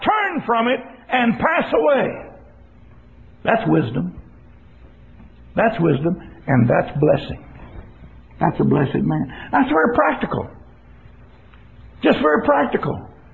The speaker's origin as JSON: {"language": "English", "town": "San Antonio", "region": "Texas", "country": "United States", "tie": "born or raised there", "said": "Well, maybe I grew up in San Antonio and it was the mean streets of San Antonio when I was growing up in them."}